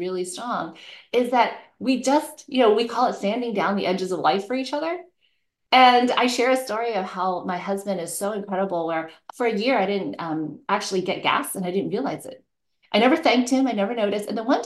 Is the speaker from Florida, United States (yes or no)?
no; New York, United States; born there; So basically, because I was born in New York.